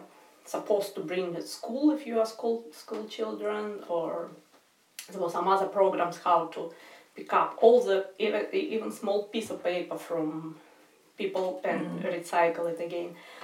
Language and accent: English; Magadan, Magadan Oblast, Russia; and I'm from Russia. And I live at the moment, I live in the remote city of Magadan on the Pacific coast of Russia.